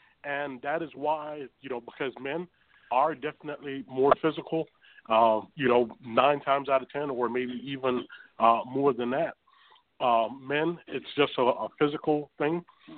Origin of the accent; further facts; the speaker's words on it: Jamaica; born there; I'm Jamaican born, and we have a saying